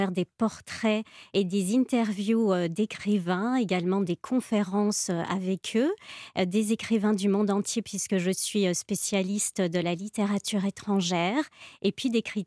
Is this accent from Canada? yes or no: no; Belgium; je cumule aussi parce que je suis belge